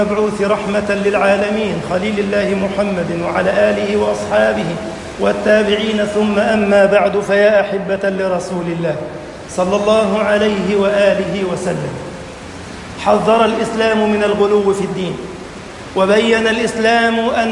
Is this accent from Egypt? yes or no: yes; Egypt